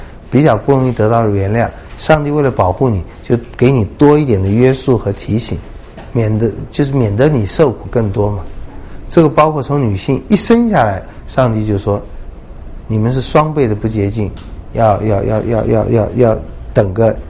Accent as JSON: {"language": "Chinese", "country": "China", "said": "就是我们中国人来看真的觉得很奇怪"}